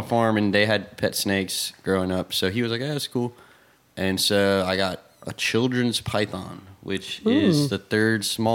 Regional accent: Richmond, United States; I'm from Richmond. I was born here in the city, and my parents still live in the same house that I lived in my whole life.

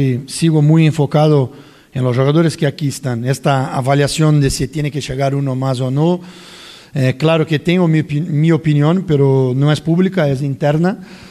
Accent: Brazil; Spanish is a second language; Yo vengo de Brasil, de jugar clásicos muy importantes.

